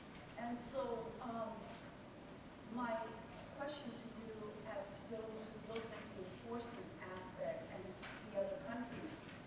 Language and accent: English; Oregon, United States; For the past 6-7 years, we have worked in, I'm from Oregon, with indigenous farm workers